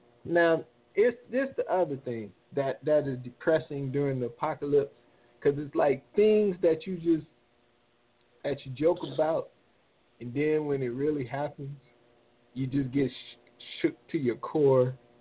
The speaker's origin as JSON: {"language": "English", "town": "New Orleans", "region": "Louisiana", "country": "United States", "tie": "born or raised there", "said": "maybe it's because I'm from New Orleans. I grew up there. And Mardi Gras, the horses, and they doo-doo everywhere."}